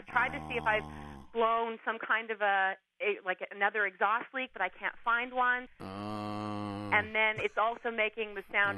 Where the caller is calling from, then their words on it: La Center, Washington, United States; I'm from La Center, Washington, which is near Portland, Oregon.